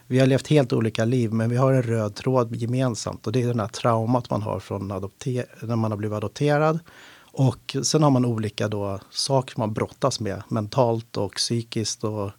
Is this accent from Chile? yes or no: yes; Chile; now in Sweden; Just Chile är ju det som jag kan relatera till eftersom jag är från Chile då.